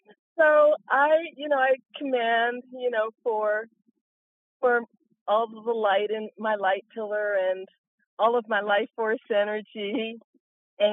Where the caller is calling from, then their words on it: Florida, United States; So I'm calling from Florida. I'm so happy to be here.